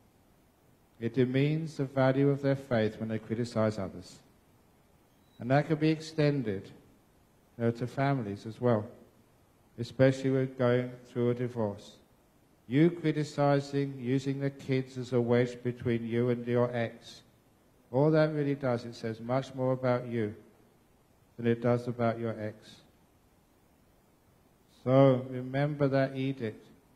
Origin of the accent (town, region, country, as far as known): London, United Kingdom; born or raised there